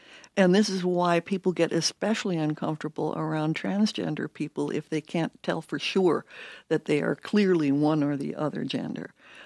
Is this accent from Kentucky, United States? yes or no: no; Georgia, United States; I grew up in Georgia in the 1950s, and I well remember the signs in my doctor's waiting room.